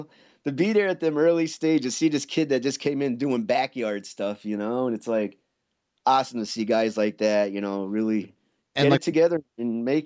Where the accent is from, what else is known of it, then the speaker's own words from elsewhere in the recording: Northeast, United States; since I'm from the Northeast, they would run all these weird places that weren't far from my house.